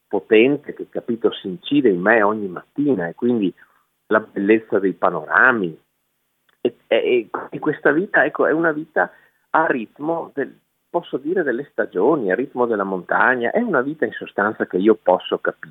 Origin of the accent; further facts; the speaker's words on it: Dolomites, Italy; io vengo dalle Dolomiti, ho vissuto lì con i nonni, e sono tornato su in montagna, dove sono le mie origini e dove vivo una vita lenta